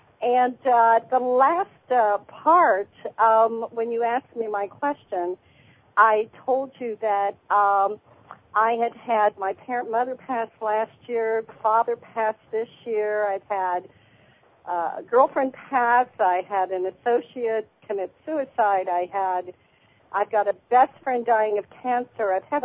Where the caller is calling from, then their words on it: Bonita Springs, Florida, United States; in Kay and Bonita Springs.